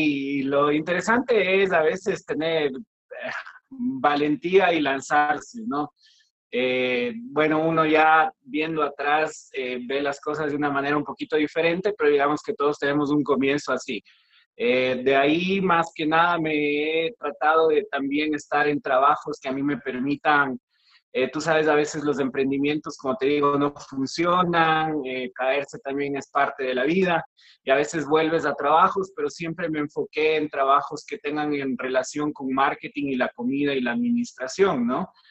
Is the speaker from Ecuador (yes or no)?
yes; Quito, Pichincha, Ecuador; Yo soy un empresario de Quito, de Ecuador. Tengo 38 años